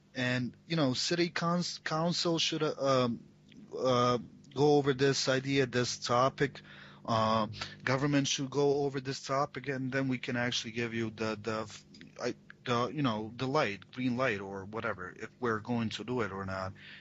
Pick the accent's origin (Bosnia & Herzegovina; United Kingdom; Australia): Bosnia & Herzegovina; Tuzla, Tuzla Canton; But Sarajevo didn't go well, and my hometown Tuzla was just, not appropriate.